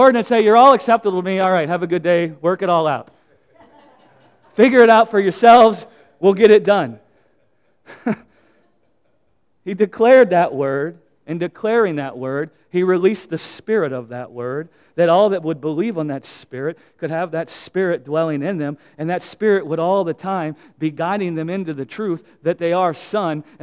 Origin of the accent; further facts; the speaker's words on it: United States; Listen, guys, I'm American, and I love America.